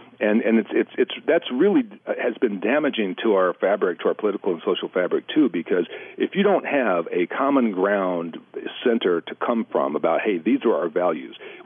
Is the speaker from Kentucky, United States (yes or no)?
yes; Kentucky, United States; born there; Now, Kentucky, believe it or not, I don't sound like a hillbilly, but I was born in Kentucky.